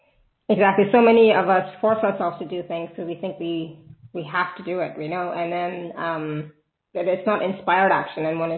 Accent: India; I should, because I'm Indian, but I don't.

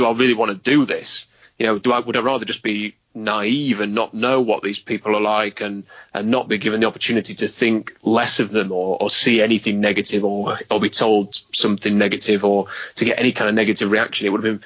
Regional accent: England, United Kingdom; accent: English; to have him make fun of my English accent in a very light-hearted way.

